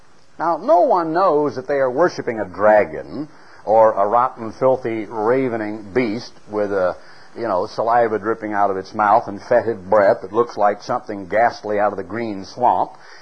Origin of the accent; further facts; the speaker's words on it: Oregon, United States; Now, taking you back to what I felt as a young lad growing up in Oregon